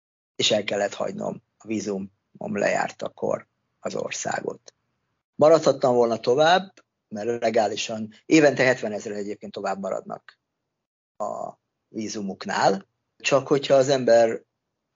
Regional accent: Hungary; én itt nőttem föl, itt szocializálódtam, még mindig rengeteg barátom van, meg ismerősöm, ugyanis én a 10 év alatt 6-szor voltam itthon Magyarországon

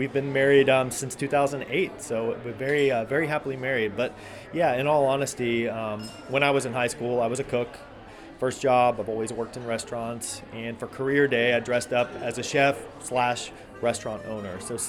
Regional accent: Florida, United States; So I grew up in South Florida, and for those of you who lived down there or lived in Coral Springs in the early 90s, I went to a place called Pizza Time.

